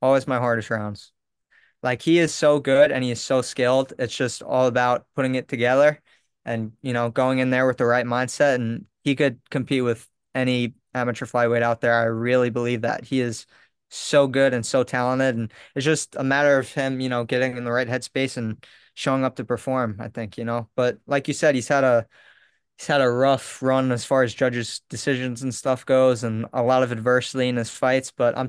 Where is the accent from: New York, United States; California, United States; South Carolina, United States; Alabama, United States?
New York, United States; I love living on Long Island. I love saying that I am from Long Island